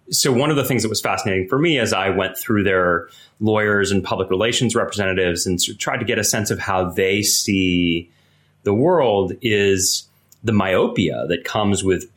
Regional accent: Boston, Massachusetts, United States; also born or lived in New York; I grew up in Boston, and after high school, I worked for a year before I took kind of a gap year before I went to college.

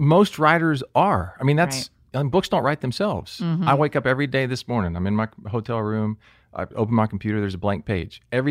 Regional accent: Jacksonville, Florida, United States; I grew up in Jacksonville.

